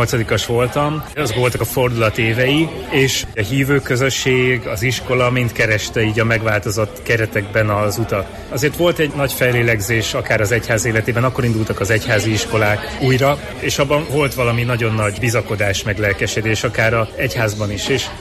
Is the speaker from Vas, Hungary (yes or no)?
yes; Szombathely, Vas, Hungary; Én Vas megyéből, Szombathelyről származom.